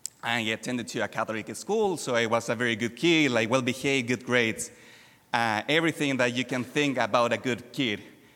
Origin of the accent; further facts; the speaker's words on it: Chile; English is a second language; now in United States; I am from Chile, and I am Chi Alpha at Michigan State University.